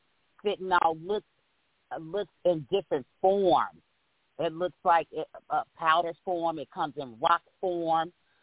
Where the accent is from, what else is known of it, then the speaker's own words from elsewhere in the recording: California, United States; And I am from Monterey County, but I raised my kids in Sacramento, and then I came back to Monterey County.